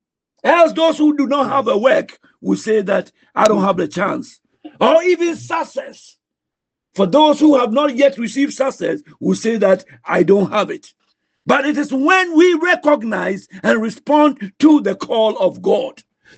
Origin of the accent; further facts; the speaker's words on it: Winneba, Central Region, Ghana; also born or lived in Cape Coast; I'm from Winneba. I was born in Cape Coast. My parents are both from Winneba.